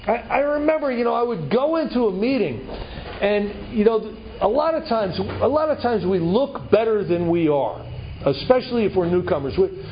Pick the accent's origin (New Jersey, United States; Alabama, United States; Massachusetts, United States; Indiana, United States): New Jersey, United States; Because I'm from New Jersey, you know.